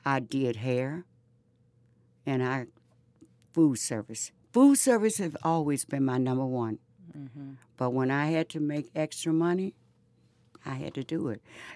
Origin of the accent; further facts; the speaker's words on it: Louisiana, United States; I came from a big family, and I was raised in Louisiana on a big farm, okay?